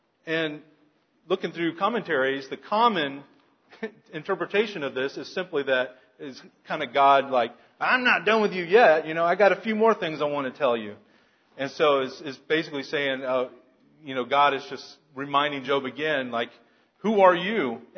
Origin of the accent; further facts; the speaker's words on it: Florida, United States; I mean, I grew up in Florida. I saw alligators all the time.